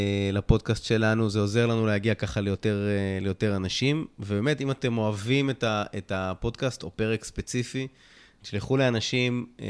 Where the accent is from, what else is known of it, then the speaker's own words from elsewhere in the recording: Hatzerim, Southern District, Israel; אני במקור מקיבוץ חצרים